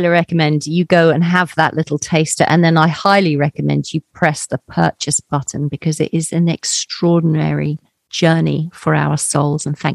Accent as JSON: {"language": "English", "town": "Colchester", "region": "East of England", "country": "United Kingdom", "tie": "born or raised there", "said": "And I was brought up in Colchester in Essex."}